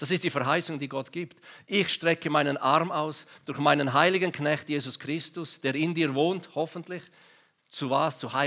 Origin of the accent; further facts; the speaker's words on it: Graubünden, Switzerland; im Nationalpark im Graubünden, wo ich aufgewachsen bin